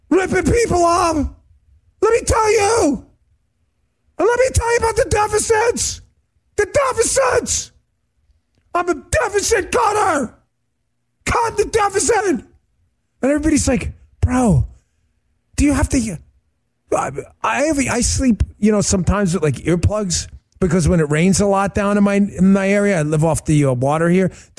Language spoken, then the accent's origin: English; New York, United States; We're screamers from New York.